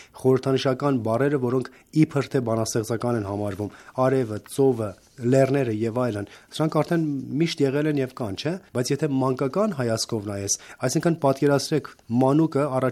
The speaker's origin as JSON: {"language": "Armenian", "country": "Armenia", "lives_now": "Iran", "said": "նաեւ ես Հայաստանցի եմ, բայց Պարսկաստան, ինչպես ասացի, ավելի հարազատ է։"}